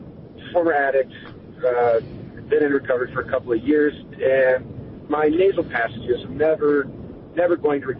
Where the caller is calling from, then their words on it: Wisconsin, United States; I'm calling from Wisconsin.